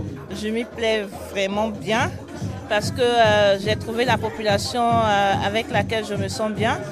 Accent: Côte d’Ivoire; Je suis ivoirienne.

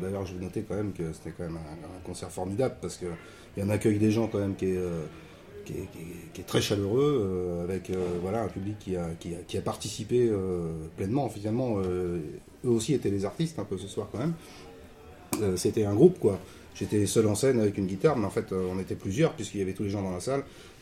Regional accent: Paris, Île-de-France, France; Alors moi, je viens de Paris. Je suis pas un régional de l'étape, pour le coup, je viens de Paris

